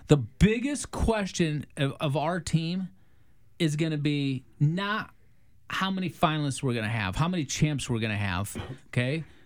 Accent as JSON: {"language": "English", "region": "Iowa", "country": "United States", "said": "just because I'm from Iowa, I don't like hate Penn State."}